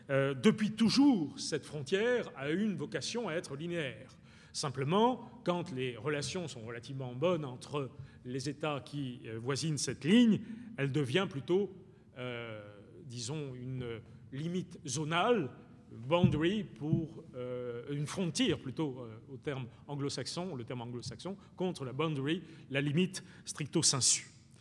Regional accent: France; nous sommes souvent, en tant que Français, pris dans une logique d'appréciation

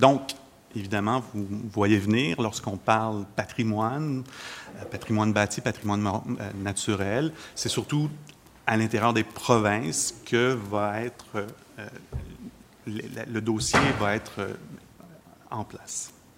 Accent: Quebec, Canada; accent: Quebecois; je vous amène au Québec. Vous allez entendre mon accent québécois tout au long de ma présentation.

